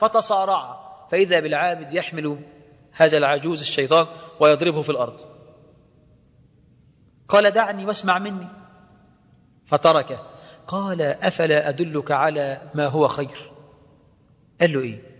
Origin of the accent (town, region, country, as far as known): Egypt